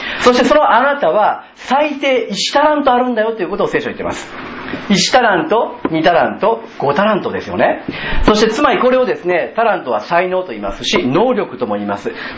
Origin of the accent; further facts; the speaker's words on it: Kyoto, Japan; 私生粋の京都人なんで